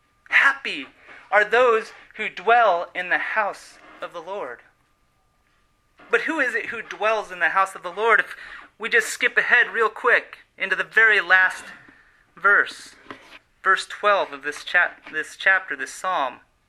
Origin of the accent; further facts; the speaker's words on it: Colorado Springs, Colorado, United States; we would go on trips together to Denver, an hour away from my hometown in Colorado Springs